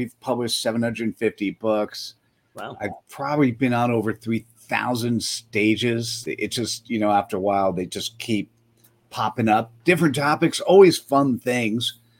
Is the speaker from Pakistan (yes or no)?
no; East Coast, United States; now in Cupertino, United States; You know, the New York, New Jersey thing.